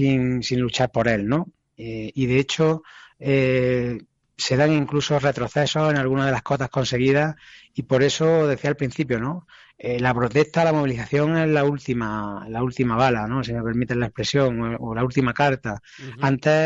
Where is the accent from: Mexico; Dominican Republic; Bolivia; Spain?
Spain; de las producciones que acá en Europa o en España, en mi país, tenemos